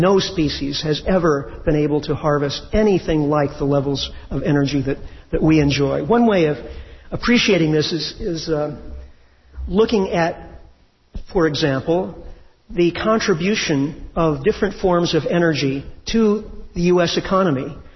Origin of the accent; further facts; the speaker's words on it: California, United States; I'm from Northern California, and we're very familiar with this there.